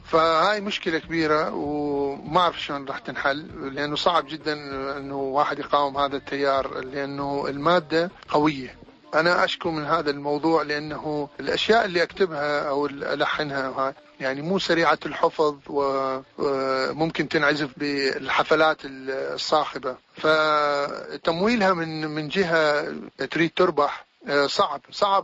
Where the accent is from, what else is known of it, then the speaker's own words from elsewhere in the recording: Iraq; الدائره اللي التجئ لها، هذا بلدي، هاي مدينتي، ماكو. صرنا مشردين، فنتمنى انه نكون كلنا بالعراق اللي هو بلدنا الحقيقي.